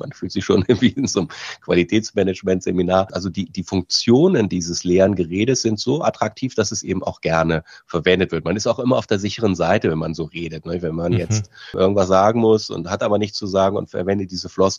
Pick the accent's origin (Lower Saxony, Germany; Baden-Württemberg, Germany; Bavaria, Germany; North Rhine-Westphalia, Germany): Lower Saxony, Germany; Hanover; Aber ich komme aus Hannover ursprünglich.